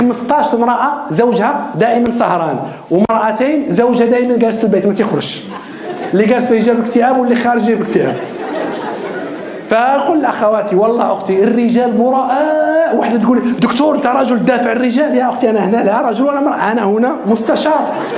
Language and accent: Arabic; Morocco; وكثير من الدورات هنا عندنا في المغرب تقام